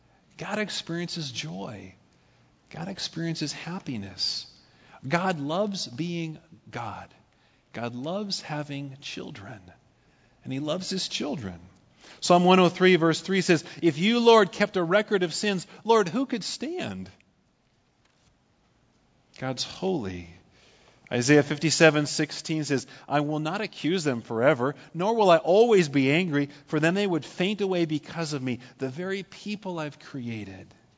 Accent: Paradise, California, United States; When I was a boy, I grew up in Paradise, California, about 100 miles north of here.

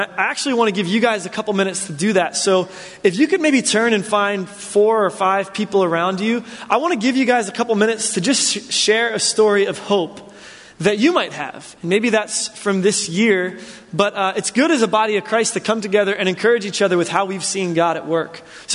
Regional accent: New Jersey, United States; I come from New Jersey, and for my family, this is actually a really weird time of the year.

